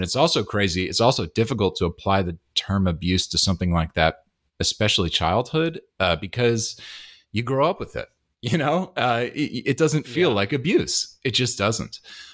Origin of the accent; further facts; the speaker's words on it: Hyde Park, New York, United States; north of the city, from a town called Hyde Park, New York. Absolutely loved where I'm from. I love my hometown. I love Hyde Park, New York. I miss it so, so much. Dutchess County.